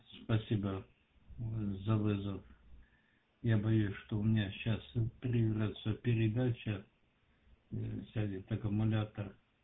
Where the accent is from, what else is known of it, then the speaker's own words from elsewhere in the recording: Russia; first language Russian; Я прекрасно говорю по-русски. Я, в общем-то, русский человек, и мой родной язык русский